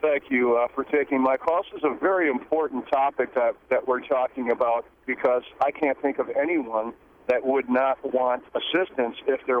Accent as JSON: {"language": "English", "region": "Wisconsin", "country": "United States", "tie": "born there", "also_born_or_lived": "Washington, United States", "said": "I was born in Wisconsin. I'm a 61-year-old man. I moved to the state of Washington in my 20s and spent a number of years out there and found myself back here some 25 years later."}